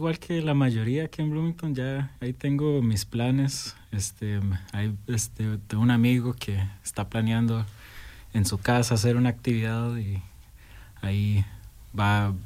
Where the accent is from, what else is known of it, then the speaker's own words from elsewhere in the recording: Costa Rica; Pues yo nací en Costa Rica. Ahí me crié hasta el colegio, hasta que salí del colegio. Mi papá es de Costa Rica y mi mamá es de los Estados Unidos, de Ohio, en Cincinnati.